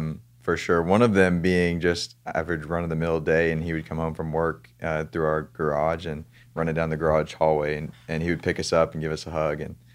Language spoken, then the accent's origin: English; San Diego, California, United States; born there; I was born in San Diego, California.